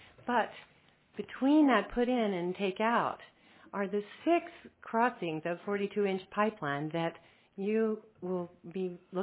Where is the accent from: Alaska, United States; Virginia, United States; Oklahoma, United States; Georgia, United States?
Virginia, United States; Mount Sydney; from Mount Sydney in Aug